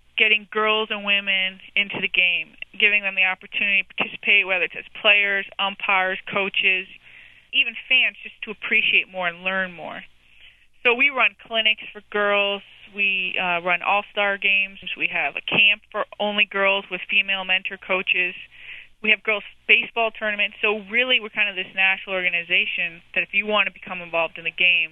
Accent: Cleveland, Ohio, United States; Yes, for sure, because I'm from Cleveland.

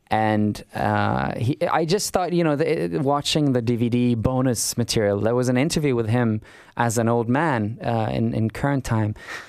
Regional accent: Norway; English is a second language; and I'm from Norway.

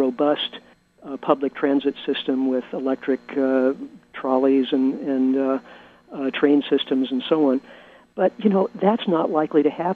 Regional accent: Midwest, United States; I am originally from the Midwest, so next time I'm back there, I should take some time and look that place up

